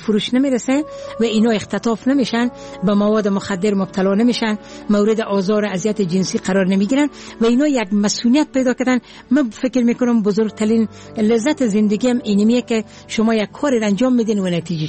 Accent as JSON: {"language": "Persian", "region": "Herat", "country": "Afghanistan", "lives_now": "Kabul, Afghanistan"}